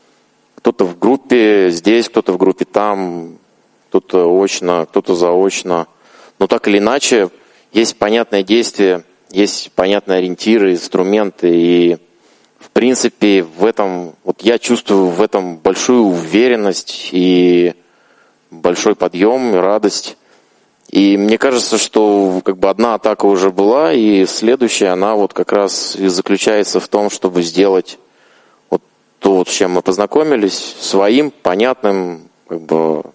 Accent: Moscow, Russia; Я из Москвы, но прилетел сейчас из Татарстана.

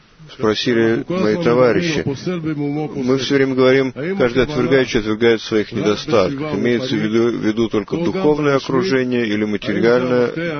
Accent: Rishon LeZion, Central District, Israel; из Ришон-Лициона.

